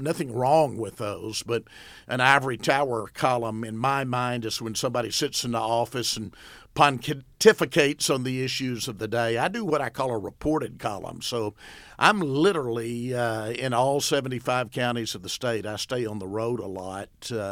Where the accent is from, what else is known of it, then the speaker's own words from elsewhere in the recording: Arkadelphia, Arkansas, United States; I'm a native of Arkansas. I grew up in Arkadelphia. In fact, I was there from birth all the way through college, a graduate of Ouachita Baptist University.